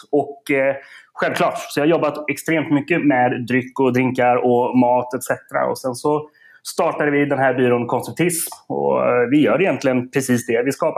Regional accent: Uddevalla, Västra Götaland County, Sweden; now in Stockholm, Sweden; Nej, men jag kommer från Sveriges Miami, Uddevalla. Växte upp egentligen med krogfamilj

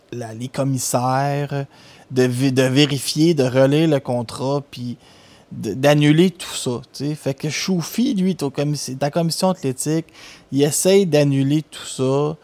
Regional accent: Montreal, Quebec, Canada; parce que moi, je viens de Rosemont.

